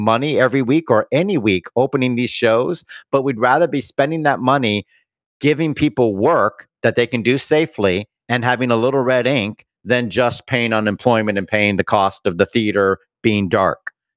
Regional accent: Bermuda; My hometown of Bermuda, or my home island, you know, a lot of places depend on tourism.

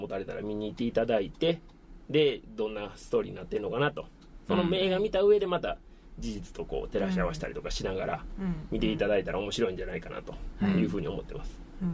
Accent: Kobe, Hyogo, Japan; そして我々の地元神戸では

